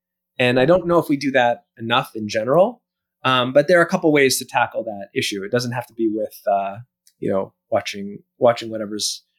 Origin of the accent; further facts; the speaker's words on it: Toronto, Ontario, Canada; Taking me back to when I grew up there in Toronto.